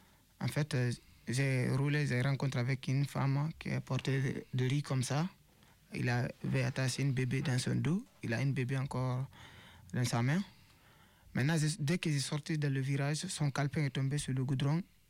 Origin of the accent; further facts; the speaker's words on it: Guinea; je peux dire que je suis Guinéen plus que les Guinéens.